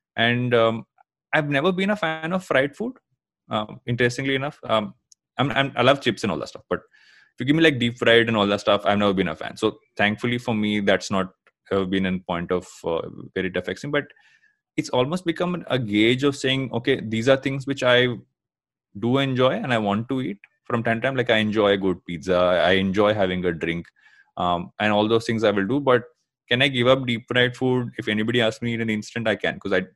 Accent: South India, India; Like, I'm a rice eater, I'm South Indian, so rice is preferred.

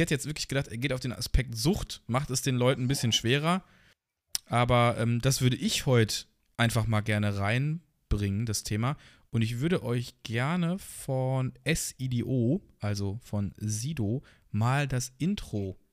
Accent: North Rhine-Westphalia, Germany; Ich meine, wir kommen hier so aus dem Pott

